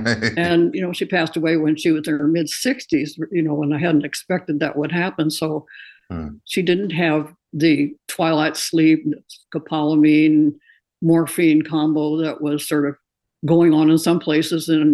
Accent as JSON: {"language": "English", "region": "Iowa", "country": "United States", "tie": "born or raised there", "said": "I'm originally from Iowa, lived in a small town, 20,000, pretty near the center of Iowa, and we were sort of on the edge of town."}